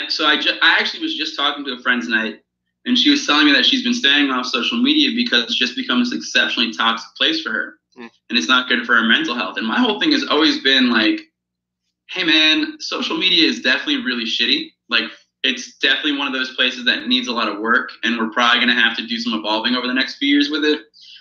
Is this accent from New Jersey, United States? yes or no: yes; New Jersey, United States; you know, I'm from New Jersey, so I'm naturally just a cynical human being